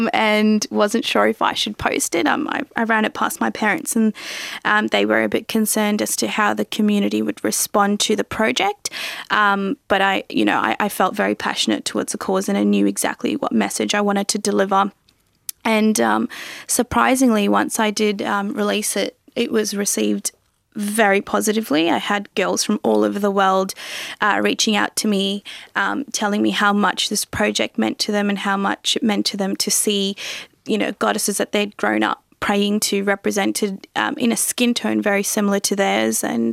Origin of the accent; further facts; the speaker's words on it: Sri Lanka; Just a little story, travelling back to my home country, Sri Lanka. I was travelling through Jaffna